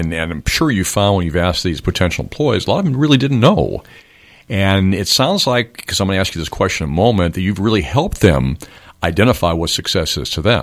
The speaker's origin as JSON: {"language": "English", "town": "Chicago", "region": "Illinois", "country": "United States", "said": "I'm also a Midwesterner myself from Chicago."}